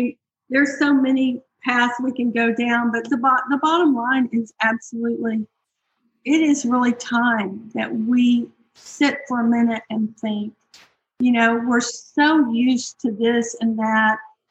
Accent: Houston, Texas, United States; I grew up in Houston, Texas, and we were spraying all the time for roaches

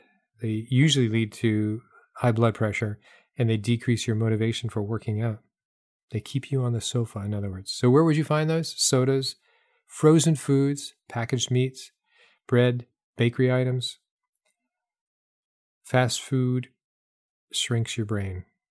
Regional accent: New Hampshire, United States; I grew up in New Hampshire, and they had dog track down in Rockingham, and they have a few places in Massachusetts.

